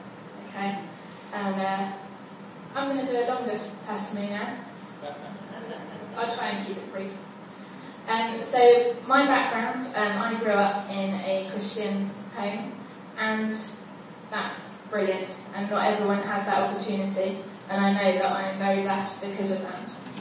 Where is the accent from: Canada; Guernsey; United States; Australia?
Guernsey; Now, I grew up in Guernsey, but I also grew up abroad, so I love to travel